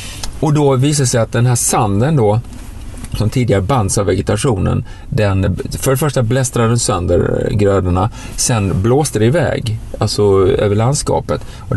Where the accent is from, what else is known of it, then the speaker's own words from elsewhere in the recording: Skanör, Skåne, Sweden; also born or lived in Malmö / Småland; Jag är född i Malmö, uppväxt söder om Malmö i Skanör, en liten halvö längst ner. Bott i Småland, västkusten. Föräldrarna kom från Stockholm, släkten är från Norrland och Norge.